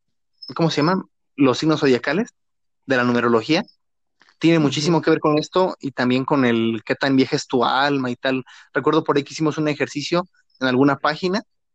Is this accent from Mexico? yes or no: yes; Mexico; Pues sí, soy mexicano, ¿no?